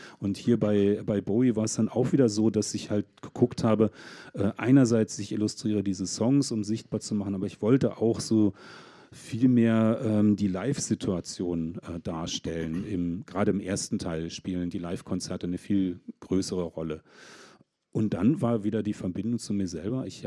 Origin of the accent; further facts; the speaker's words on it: North Rhine-Westphalia, Germany; wie ich als Jugendlicher da in meinem Heimatort in der Nähe von Köln, jetzt ist es raus, gesessen habe und dachte, hier ist die Welt zu Ende.